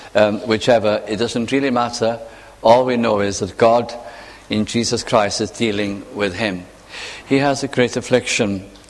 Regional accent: Wales, United Kingdom; I was brought up in Northwest Wales as a child.

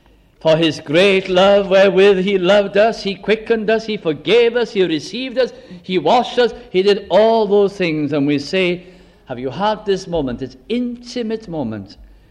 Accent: Wales, United Kingdom; As a nation, as Welsh people, we are famous.

